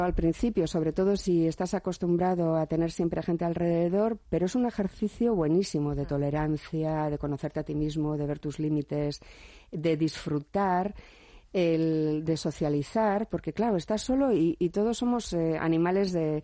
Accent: Santurtzi, Basque Country, Spain; Esta semana he visto en Santurce, en mi pueblo, lo que es el turismo sostenible de verdad.

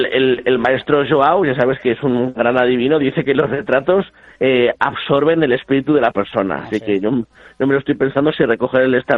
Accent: Alsasua, Navarre, Spain; yo cuando era pequeño tenía pavor, porque en el tren chuchú, en el de mi pueblo, en el Alsasu

